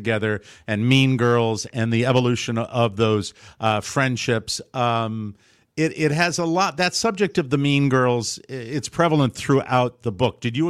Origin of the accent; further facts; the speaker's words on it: Florida, United States; We could do that where I'm from Southwest Florida.